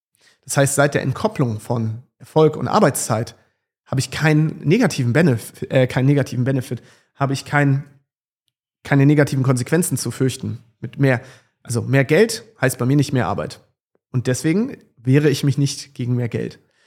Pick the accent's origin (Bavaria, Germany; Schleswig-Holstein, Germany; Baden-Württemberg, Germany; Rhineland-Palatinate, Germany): Schleswig-Holstein, Germany; Ich komme auch aus dem Landkreis Dithmarschen in Schleswig-Holstein.